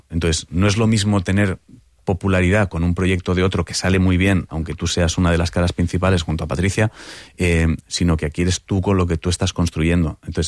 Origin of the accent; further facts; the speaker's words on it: Santa Coloma de Gramenet, Catalonia, Spain; also born or lived in Barcelona / Montgat / Sant Andreu de Llavaneres; now in Madrid, Spain; Yo nací en Barcelona, Barcelona no he vivido nunca, pero mis primeros años fueron en Santa Coloma de Gramenet, luego viví en Montgat